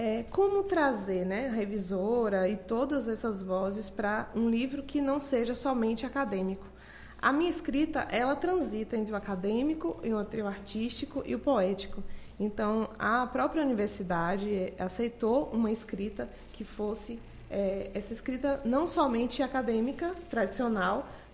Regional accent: Vitória da Conquista, Bahia, Brazil; eu comecei a fazer teatro aqui em Vitória da Conquista. Eu sou daqui de Conquista, inclusive.

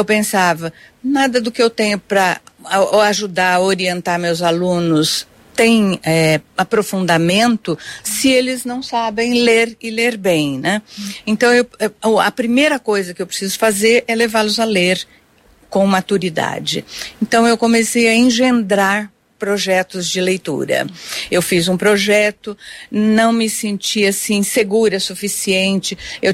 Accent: Rancho Alegre, Paraná, Brazil; Na cidade, mas a gente tinha sítio e chácara muito próximos. Mas em Rancho Alegre, eu vivia no campo.

